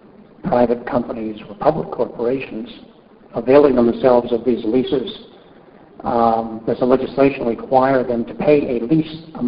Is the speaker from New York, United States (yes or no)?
no; Walterboro, Maine, United States; I'm from Walterboro.